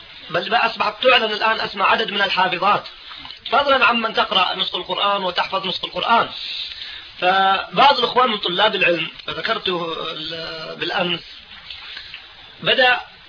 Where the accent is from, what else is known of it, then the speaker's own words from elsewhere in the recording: Buraidah, Al-Qassim, Saudi Arabia; انا حضرت مجموعة من الاخوان في القصيم عندنا في بريده